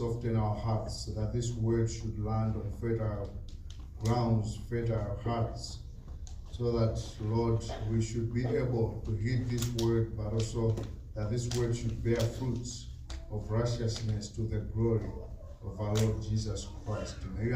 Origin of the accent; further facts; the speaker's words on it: Malawi; I am from Malawi.